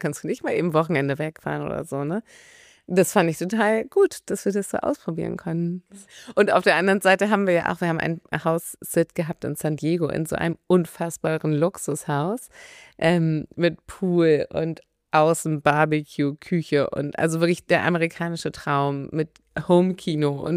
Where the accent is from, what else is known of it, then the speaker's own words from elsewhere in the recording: Hamburg, Germany; ich bin in Hamburg aufgewachsen.